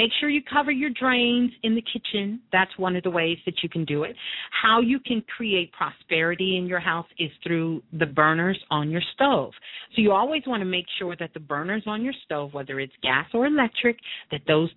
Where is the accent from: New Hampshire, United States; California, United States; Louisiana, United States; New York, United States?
New York, United States; you know, I'm from New York.